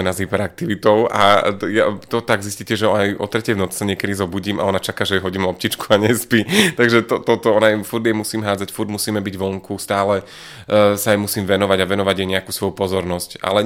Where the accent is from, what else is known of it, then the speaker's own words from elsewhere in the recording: Žilina Region, Slovakia; born there; A Orava, tak to je moje rodisko, tam to mám veľmi rád. Takže tam sa naozaj rád vraciam.